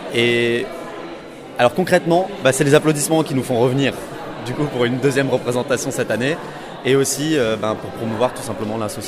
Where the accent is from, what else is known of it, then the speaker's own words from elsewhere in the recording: Luxembourg; also born or lived in Germany; now in Metz, France; je viens pas d'ici, je viens du Luxembourg et d'Allemagne